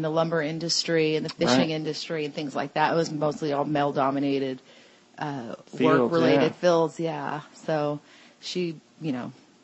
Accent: Alaska, United States; also born or lived in Texas; Well, I lived pretty much half of my life in Alaska and half it in Texas.

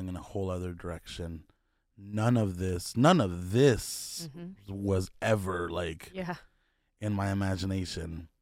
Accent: California, United States; My dad lives in Mexico, and he comes to my hometown in California every once in a while

